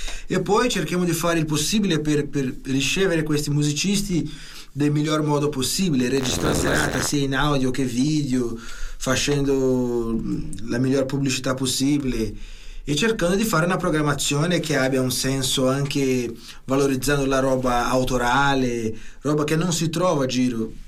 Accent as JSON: {"language": "Italian", "country": "Brazil", "said": "io sono nato in Brasile, anche se … è italiano, perché il mio nonno era di Venezia, quindi ce l'ho sempre la radice qua."}